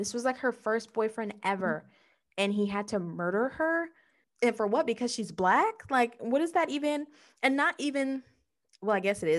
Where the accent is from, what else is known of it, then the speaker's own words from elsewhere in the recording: United States; I can't pronounce Dan's last name because unfortunately I'm American